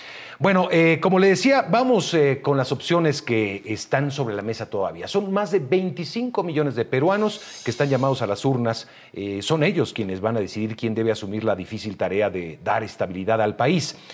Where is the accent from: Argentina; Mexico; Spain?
Mexico; Mexico City; de la Ciudad de México.